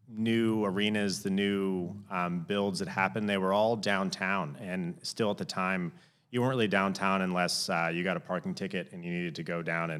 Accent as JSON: {"language": "English", "town": "Atlanta", "region": "Georgia", "country": "United States", "tie": "born or raised there", "said": "Yeah, so maybe like the first thing is I grew up in Atlanta, Georgia."}